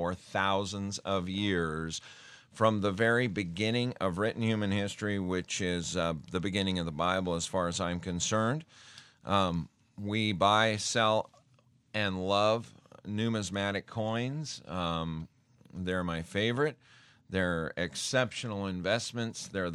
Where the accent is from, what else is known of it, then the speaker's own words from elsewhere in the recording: Spokane, Washington, United States; They say, you're from Spokanee, and I'm like, close enough. So anyway, we're from Spokane, Washington.